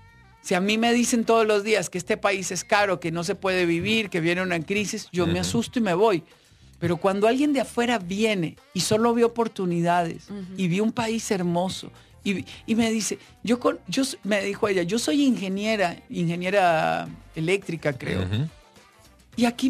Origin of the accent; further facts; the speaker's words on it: Cañas, Guanacaste, Costa Rica; Yo crecí en Cañas, en Guanacaste. Éramos 5 en un mismo cuarto